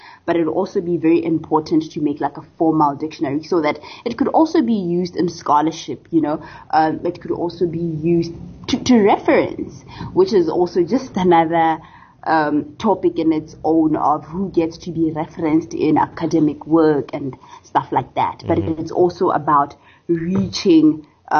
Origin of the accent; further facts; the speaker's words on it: Botswana; The dialect, I'm from Botswana and Bonso is from South Africa. So share Setswana as a language, but it's quite different.